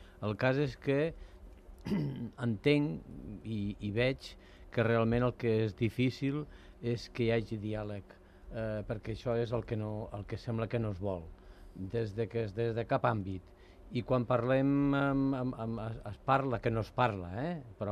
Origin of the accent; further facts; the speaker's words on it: Sant Cugat del Vallès, Catalonia, Spain; Com a ciutadà, com a santcugatenc, com a català, em sento lligat de peus i de mans